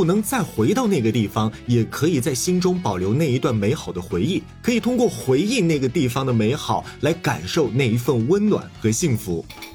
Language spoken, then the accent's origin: Chinese; Danba, Sichuan, China; 就是我的家乡四川省甘孜州丹巴县美人谷